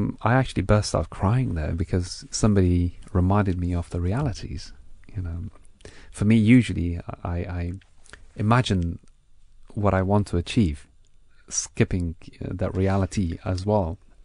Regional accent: Afghanistan; But the fact that I came from Afghanistan, that you have to make split decisions.

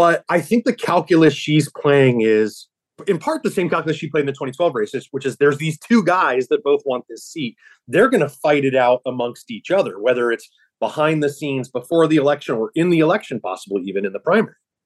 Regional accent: Arizona, United States; it would have been an honor and a privilege to serve representing my home state of Arizona in the United States House of Representatives.

